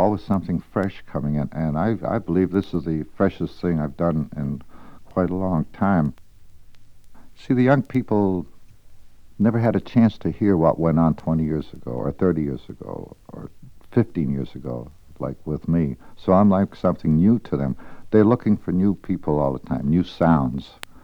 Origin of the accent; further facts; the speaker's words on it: Canada; born there; I was born in Canada. Our family was not a musical family, but they were a cultural family.